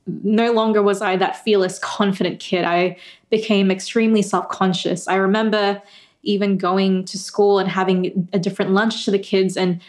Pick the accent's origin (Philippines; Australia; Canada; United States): Philippines; born there; So I was born in the Philippines. I'm currently 26 years old. I was born in 1995.